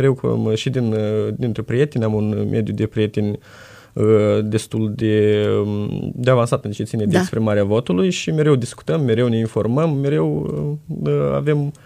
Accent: Sagaidac, Cimișlia District, Moldova; Din Cimișlia, satul Sagaidac.

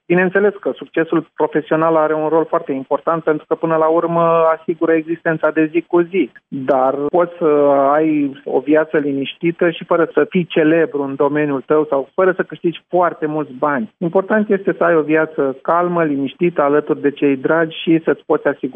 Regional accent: Romania; now in Belgium; să ne cunoască pe noi ca români din Belgia

